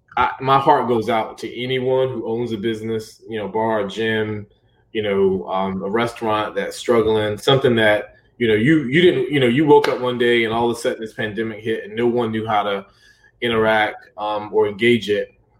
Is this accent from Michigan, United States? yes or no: no; Durham, North Carolina, United States; And I'm from Durham, live, you know, go there to represent my people.